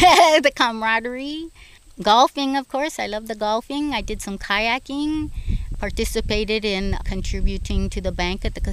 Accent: Los Angeles, California, United States; Los Angeles, California.

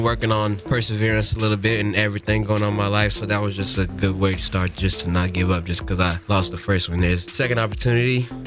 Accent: Topeka, Kansas, United States; Topeka, Kansas, top city, 785, if you feel me. I know they listen back home, support me.

